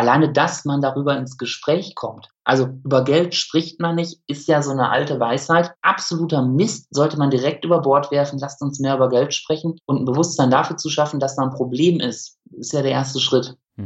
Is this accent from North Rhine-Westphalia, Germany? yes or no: yes; North Rhine-Westphalia, Germany; Ich bin Münsterländer durch und durch.